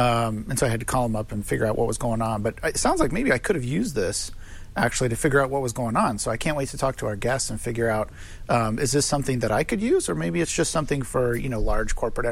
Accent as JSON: {"language": "English", "town": "Cincinnati", "region": "Ohio", "country": "United States", "said": "I'm from Cincinnati originally, just so you know. I lived there for 20 years, so."}